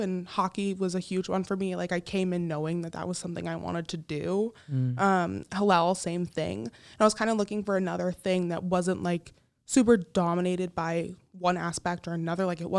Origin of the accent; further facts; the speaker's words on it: New York, United States; I'm from New York and a lot of people think that New York is super, super Jewish